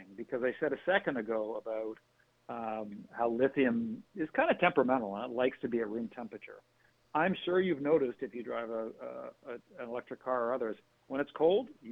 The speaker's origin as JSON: {"language": "English", "country": "Canada", "lives_now": "Boston, United States", "said": "I'm in Boston, as I mentioned before, originally I'm from Canada."}